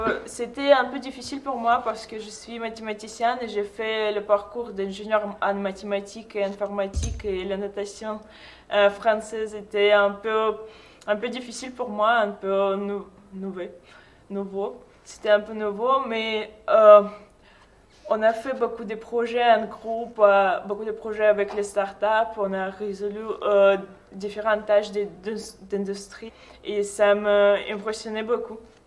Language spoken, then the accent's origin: French; Russia; French is a second language; now in France; je viens de Russie, de l'Université d'État de Novosibirsk.